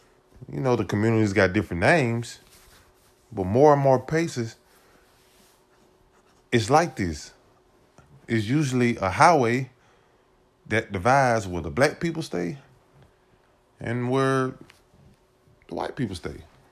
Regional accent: Mississippi, United States; I grew up in Mississippi, and I never experienced racism here.

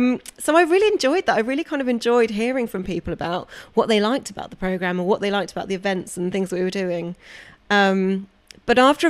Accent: United Kingdom; I think part of it is just being British and being like, you can't do that.

